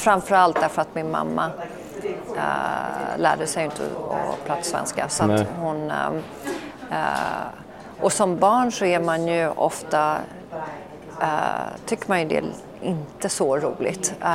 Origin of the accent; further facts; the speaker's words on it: Stockholm, Stockholm County, Sweden; also born or lived in Norway / Copenhagen; Och så flyttade till Stockholm när jag var liten och det var härligt.